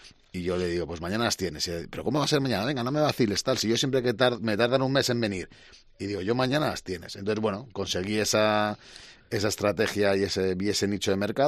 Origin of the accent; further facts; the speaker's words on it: Madrid, Community of Madrid, Spain; moved away as an adult; now in Santander, Spain; yo llegué a Santander a Cantabria por amor, porque mi mujer es de aquí y yo, bueno, soy de Madrid, pero ya soy, como dicen mis amigos, eres un santanderino que por casualidad nació en Madrid, porque estoy ahora que es muy, muy feliz aquí en Santander desde hace ya 12 años.